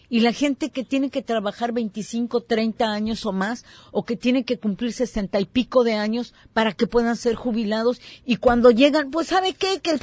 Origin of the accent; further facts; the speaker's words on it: Ciudad Juárez, Chihuahua, Mexico; now in Puerto Vallarta, Mexico; Yo que vengo de Ciudad Juárez y que es un desierto, y que ahí sacarle fruto al desierto, a la tierra, cuesta mucho.